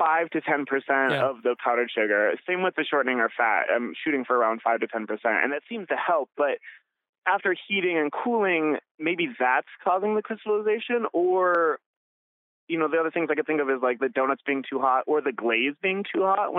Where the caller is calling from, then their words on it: Rochester, Minnesota, United States; Rochester, Minnesota.